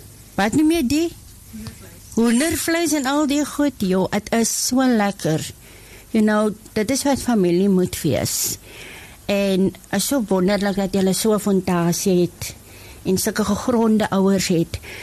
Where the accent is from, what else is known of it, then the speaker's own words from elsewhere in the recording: Rustenburg, North West, South Africa; ek is van Rustenburg in Noordwes